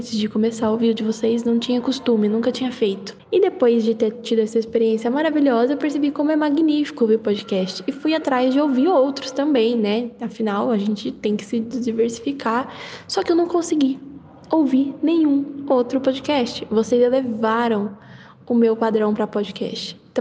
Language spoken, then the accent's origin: Portuguese; Campinas, São Paulo, Brazil; mesmo tendo apenas 18 aninhos. Sou aqui de Campinas